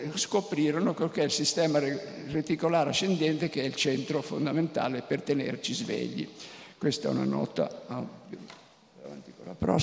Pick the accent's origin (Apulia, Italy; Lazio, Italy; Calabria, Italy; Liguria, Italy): Liguria, Italy; Albenga; born there; io sono nato ad Albenga, in provincia di Savona, dove mio padre era medico condotto.